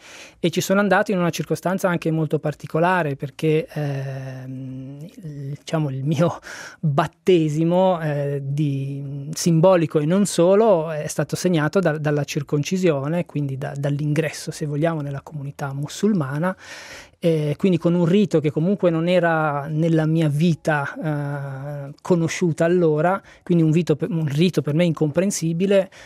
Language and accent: Italian; Ticino, Switzerland; accent: dialect; moved away as an adult; fino a 18 anni io ho vissuto nell'Alto Malcantone, quindi una vita normale come quella di tanti bambini dell'Alto Malcantone, quindi il dialetto, quindi la vita di paese, la chiesa, la scuola